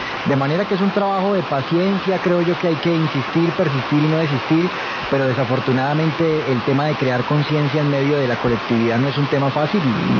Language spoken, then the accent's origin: Spanish; Colombia